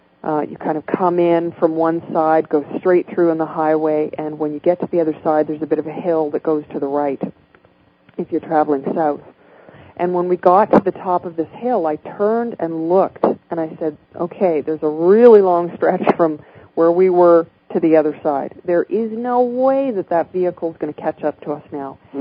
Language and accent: English; British Columbia, Canada; my friends and I took a trip from Vancouver, British Columbia, to my hometown in northern British Columbia.